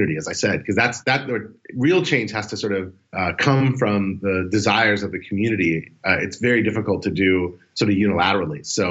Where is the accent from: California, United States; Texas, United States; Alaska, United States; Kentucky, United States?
California, United States; I'm worse than not knowing anything because I'm from Silicon Valley.